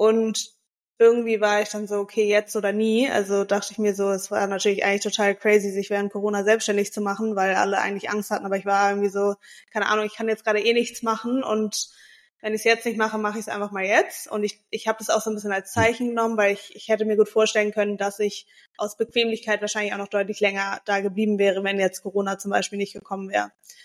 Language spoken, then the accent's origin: German; Hamburg, Germany; born there; ich bin in Hamburg geboren und lebe auch tatsächlich noch in Hamburg, beziehungsweise zwischen Hamburg und Mallorca inzwischen.